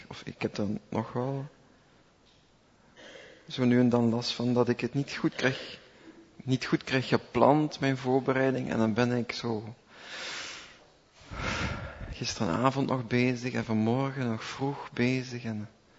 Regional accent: Flanders, Belgium; Zeker wij als Belgen, als Vlamingen, wij vinden dat wat griezelig.

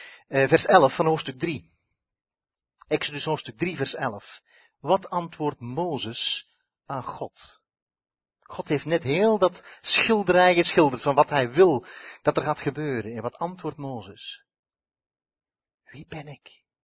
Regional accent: Flanders, Belgium; Beste Vlamingen, ik ben een Vlaming net zoals u.

